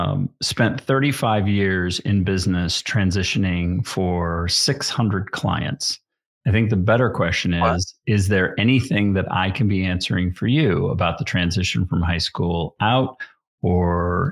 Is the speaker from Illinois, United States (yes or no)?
yes; Chicago, Illinois, United States; And besides, I'm from Chicago. You should know. Chicago has real pizza.